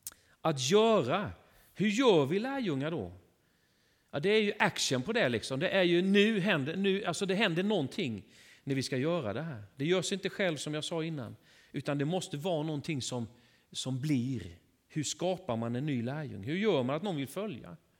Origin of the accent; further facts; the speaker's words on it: Värnamo, Jönköping County, Sweden; Jag kommer från Värnamo.